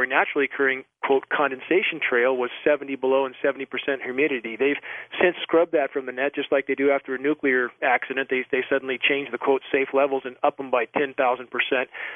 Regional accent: California, United States; now in Pacific Northwest, United States; I grew up in Southern California hacking on smog. All I could think about as a kid was getting the hell out of there.

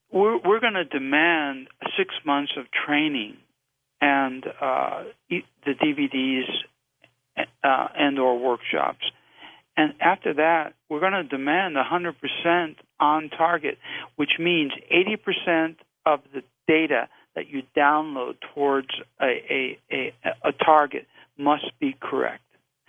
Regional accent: La Jolla, California, United States; I grew up diving in La Jolla Cove. I'm a free diver.

